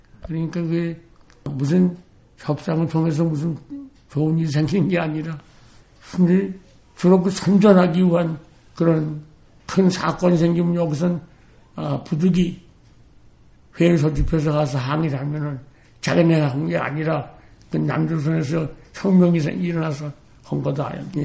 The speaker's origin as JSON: {"language": "Korean", "country": "South Korea", "said": "어디서 왔냐고, 한국에서 왔다니까"}